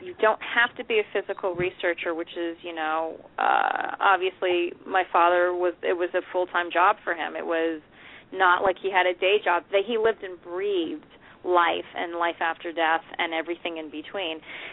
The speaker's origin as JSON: {"language": "English", "region": "New York", "country": "United States", "tie": "born or raised there", "said": "all those memories kept flooding back in as a New Yorker, a native New Yorker."}